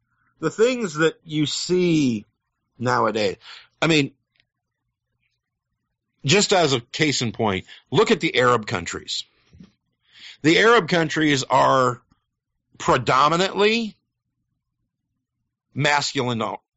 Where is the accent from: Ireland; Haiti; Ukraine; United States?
Ireland; I am Irish, but I'm also a Druid.